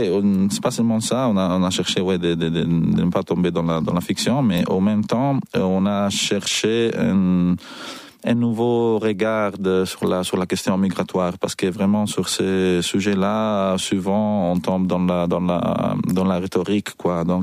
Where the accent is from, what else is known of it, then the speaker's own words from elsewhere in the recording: Italy; French is a second language; en tant qu'Italienne, c'est quelque chose qui me touche directement.